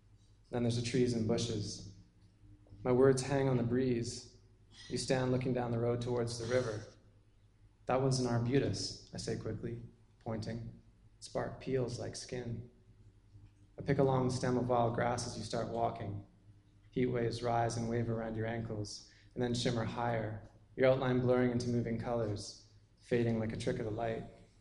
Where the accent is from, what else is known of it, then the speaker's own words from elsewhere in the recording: British Columbia, Canada; So I grew up on Vancouver Island in a hippie wilderness commune.